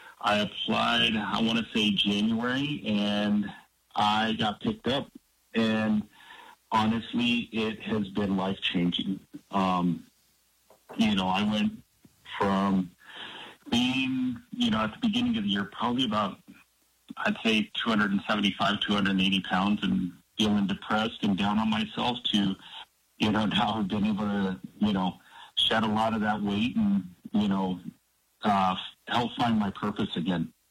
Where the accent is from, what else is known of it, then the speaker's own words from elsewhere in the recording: Del Rio, Texas, United States; I'm actually a native Texan. I was born in Del Rio, Texas, then joined the Air Force, traveled the world for about 22 years